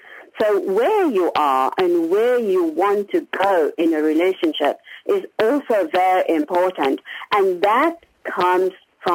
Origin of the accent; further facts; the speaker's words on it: South Africa; Well, I come from South Africa